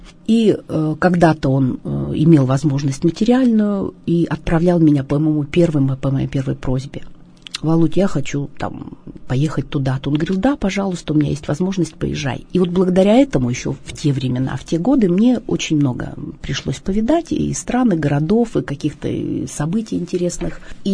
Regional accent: Kemerovo, Kemerovo Oblast, Russia; born there; Я родилась в городе Кемерово, я сибирячка.

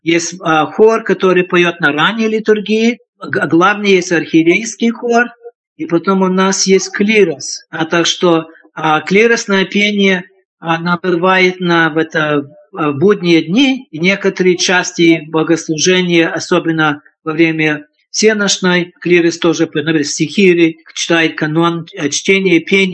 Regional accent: United States; когда я рос в Америке, когда мы приехали в 51-м году

